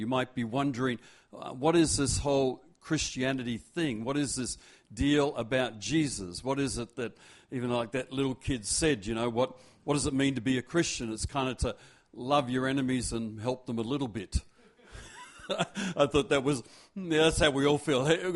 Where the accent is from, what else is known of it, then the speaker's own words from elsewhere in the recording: Perth, Western Australia, Australia; I remember as a child growing up in Perth